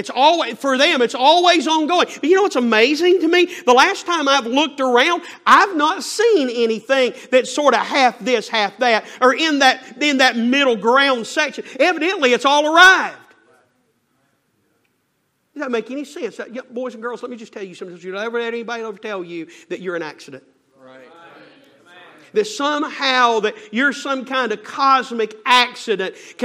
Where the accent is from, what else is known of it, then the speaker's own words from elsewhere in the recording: North Carolina, United States; Y'all tell I'm from the South, mountains of North Carolina.